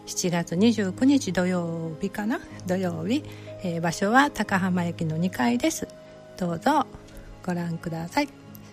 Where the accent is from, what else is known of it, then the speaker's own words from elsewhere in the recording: Maizuru, Kyoto, Japan; 私は東舞鶴に生まれて、その後中舞鶴か西舞鶴と、高校生になるまで結構点々と引っ越しをしていました。